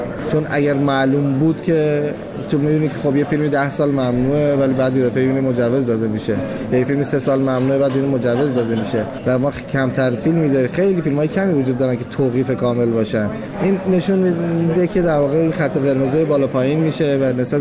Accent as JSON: {"language": "Persian", "town": "Abadan", "region": "Khuzestan", "country": "Iran", "tie": "born or raised there", "said": "من آبادان انتخاب کردم به خاطر اینکه خب طبیعتا شهر خودم بود و اونجا بزرگ شدم، زیست اونجا رو میشناختم، طبیعتا به لهجهش تسلط بیشتری داشتم"}